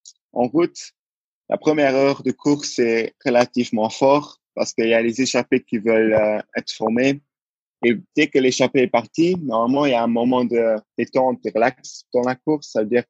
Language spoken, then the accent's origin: French; Luxembourg; moi, je suis né au Luxembourg. Mais au début, je n'avais pas la nationalité luxembourgeoise, alors je l'ai prise. Et depuis ma naissance jusqu'à mes 21 ans, je vis au Luxembourg. J'ai fait mes études au Luxembourg.